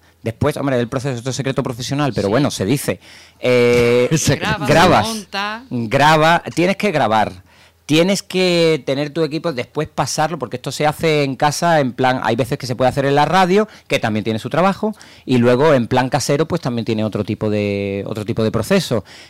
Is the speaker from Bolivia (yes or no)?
no; Andalusia, Spain; Bueno, provincia de Cádiz, sí, yo estoy muy orgulloso de ser provincia de Cádiz.